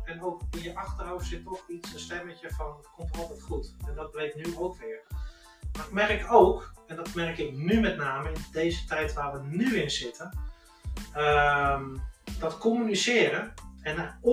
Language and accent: Dutch; North Holland, Netherlands; En ik kom uit West-Friesland van origine.